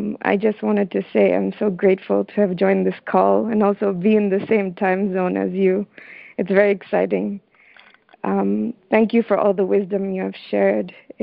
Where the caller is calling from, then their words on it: Tanzania; I'm currently calling from Tanzania.